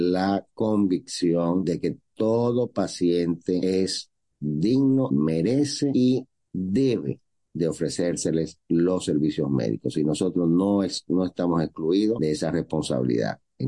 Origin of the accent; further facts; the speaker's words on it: Dominican Republic; Todos somos dominicanos, todos somos hermanos, todos necesitamos.